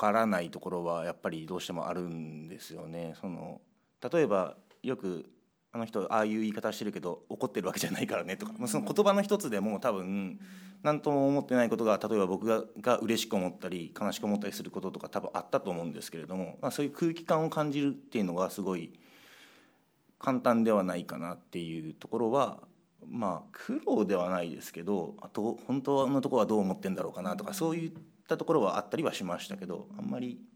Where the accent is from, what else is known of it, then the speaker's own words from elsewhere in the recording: Hekinan, Aichi, Japan; 愛知県の碧南市です。